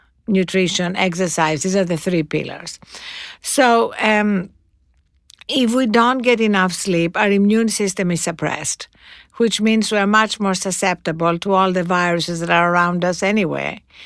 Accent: Greece; I come from one of these countries. They're terrible habits that are changing. But when I was growing up in Greece, people would go to dinner at 11 o'clock at night.

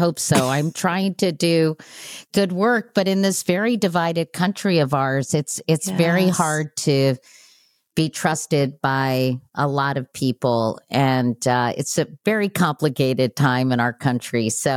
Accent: Arlington, Virginia, United States; I grew up in Arlington, Virginia. I was the youngest of four kids.

